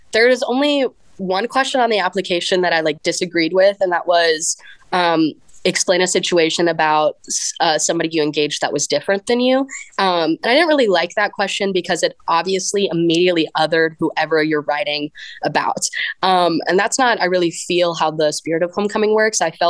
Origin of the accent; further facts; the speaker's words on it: Mobile, Alabama, United States; major with a minor in philosophy and political science on the pre-law track, and I'm from Mobile, Alabama.